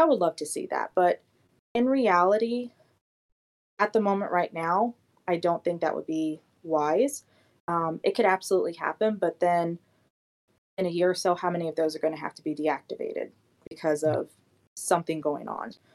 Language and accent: English; South Carolina, United States; Can you tell I'm from South Carolina sometimes?